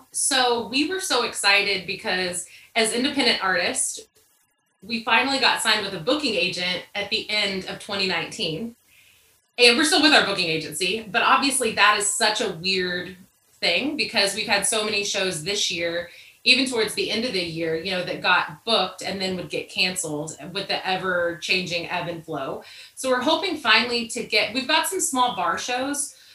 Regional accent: Texas, United States; I'm from Texas. We're going to Texas to answer the question in case I forget.

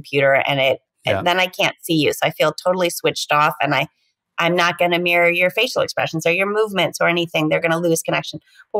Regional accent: United States; And so for me as an American, that's almost too much overlap in the sentences, but that's very cultural.

